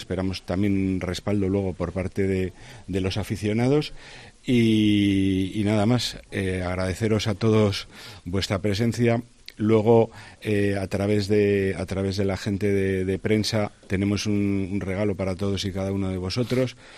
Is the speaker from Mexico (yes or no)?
no; Cantabria, Spain; como racinguistas, como cántabros